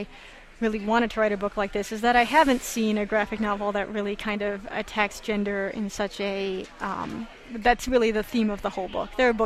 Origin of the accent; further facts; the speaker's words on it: Santa Fe, New Mexico, United States; And also because I grew up in Santa Fe